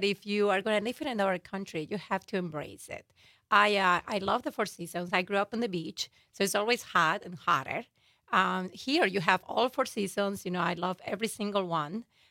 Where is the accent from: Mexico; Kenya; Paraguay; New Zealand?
Mexico; Yucatán; now in United States; I'm from Mexico.